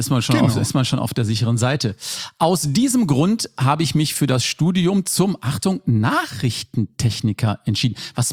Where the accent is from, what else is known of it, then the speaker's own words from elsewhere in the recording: Rhineland, Germany; Ich komme ja aus dem Rheinland.